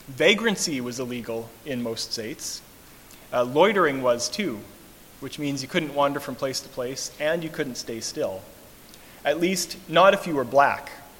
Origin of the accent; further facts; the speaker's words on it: Saskatchewan, Canada; but I grew up in the country. And I could put up with being in the city most of the time, but growing up in Saskatchewan, when there's snow on the ground